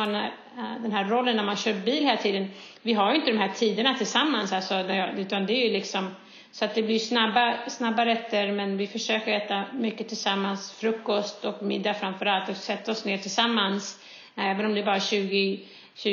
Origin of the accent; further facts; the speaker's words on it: Stockholm, Stockholm County, Sweden; now in United States; jag växte upp i Stockholm.